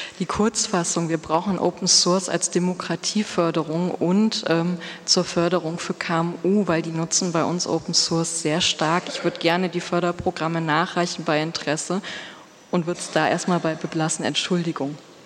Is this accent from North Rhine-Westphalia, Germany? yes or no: yes; Gummersbach, North Rhine-Westphalia, Germany; weil ich komme aus Gummersbach